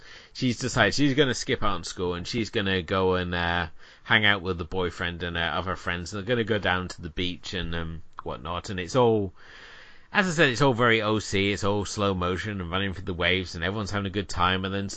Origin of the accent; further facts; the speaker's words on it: South West England, United Kingdom; And I mean, I grew up in Cornwall, which is all farmland and beach.